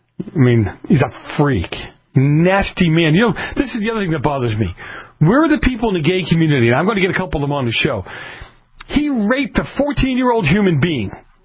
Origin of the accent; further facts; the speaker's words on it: New England, United States; I grew up in New England. I woke up plenty of times from drinking too much in a snowbank.